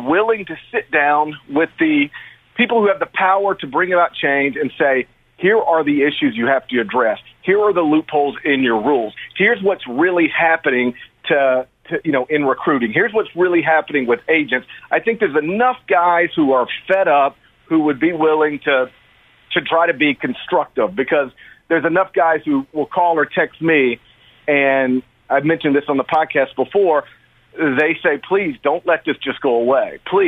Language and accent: English; Mississippi, United States; I grew up in North Mississippi, and you could only get three baseball teams on cable.